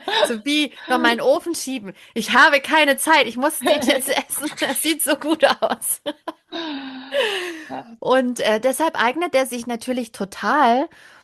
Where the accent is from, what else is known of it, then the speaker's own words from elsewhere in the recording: Bavaria, Germany; born there; gebürtige Bayerin.